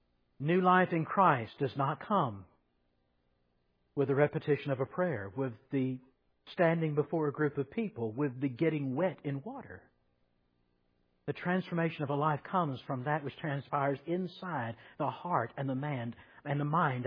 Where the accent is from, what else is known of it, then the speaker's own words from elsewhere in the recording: Georgia, United States; I grew up in Pauldin County, long way away from here.